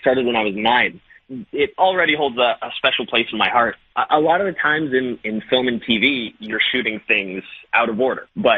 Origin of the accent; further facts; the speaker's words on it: Sudbury, Ontario, Canada; I was born and raised in Sudbury and have been working on Critch out in Newfoundland for, at this point, 5 years.